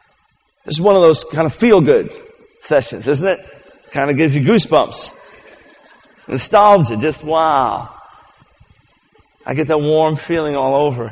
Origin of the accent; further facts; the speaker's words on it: New York, United States; also born or lived in Maryland; I'm from New York originally and lived in Maryland 9 years and now live in the South in the Bible Belt.